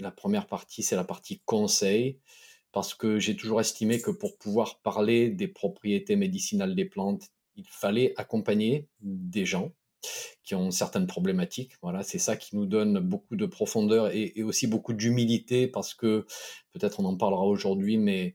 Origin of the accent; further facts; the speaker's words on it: France; alors tu imagines utiliser ce terme chez nous en France, c'est juste complètement hors de question.